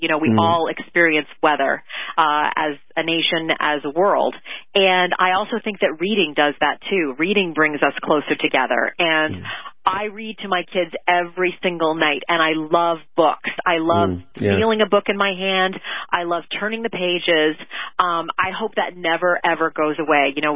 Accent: Canada; I grew up in Canada where there was weather all around us.

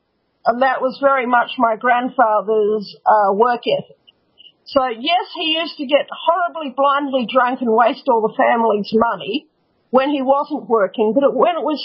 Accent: New Zealand; I was born in 1974, okay? So I'm very much of Alex Jones's generation, but I grew up in New Zealand.

